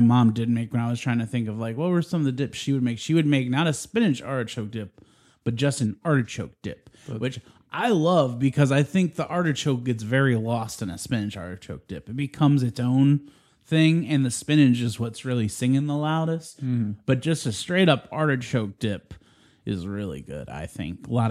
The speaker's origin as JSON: {"language": "English", "region": "East Coast", "country": "United States", "tie": "born or raised there", "said": "Growing up on the East Coast, cannolis were everywhere at every grocery store."}